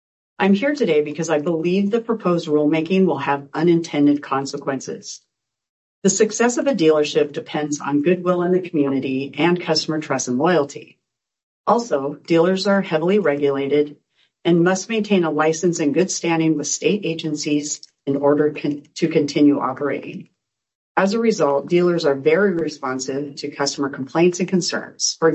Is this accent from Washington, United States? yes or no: yes; Spokane, Washington, United States; I was raised in a dealership family with both my brother and my father in dealerships in my hometown, Spokane.